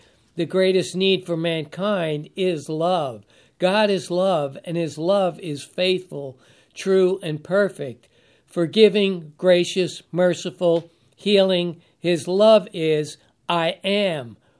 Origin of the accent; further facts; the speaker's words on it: New York City, New York, United States; born there; But this certifies that I was born in Brooklyn, in the city considered the city of New York, or one of the five boroughs.